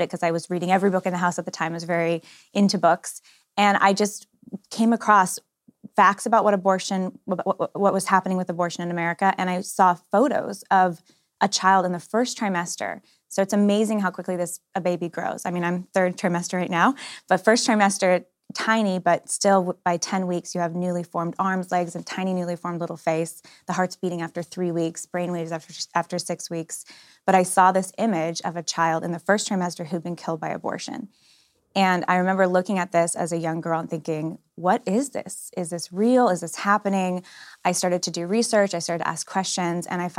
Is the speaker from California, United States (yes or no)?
yes; California, United States; I'm from the Bay Area, California, one of eight kids and oldest of five of them, so the third oldest. And just growing up in that kind of a household, life was very precious, seen as a gift.